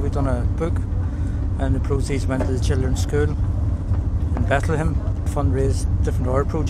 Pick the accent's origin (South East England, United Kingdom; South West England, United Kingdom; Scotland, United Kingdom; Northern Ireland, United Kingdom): Northern Ireland, United Kingdom; Belfast; I come from Belfast, and I'm 53.